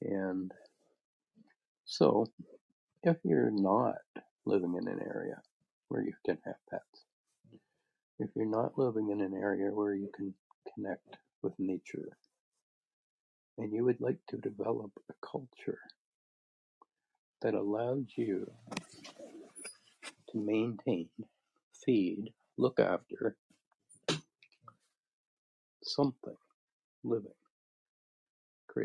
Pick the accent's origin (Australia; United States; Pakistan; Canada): Canada; Little River, Nova Scotia; I'm from Yarmouth County, Nova Scotia, in the village of Little River, Yarmouth County, Nova Scotia